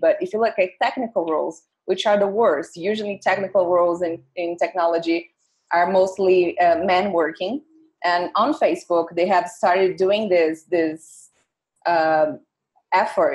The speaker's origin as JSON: {"language": "English", "country": "Brazil", "said": "I already said that I'm from Brazil and I work for a digital bank."}